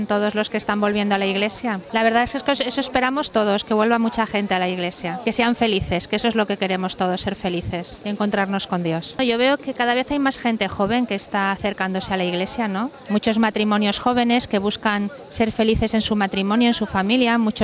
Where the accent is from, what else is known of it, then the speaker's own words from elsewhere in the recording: Valencia, Valencian Community, Spain; Nosotros venimos de Valencia, España.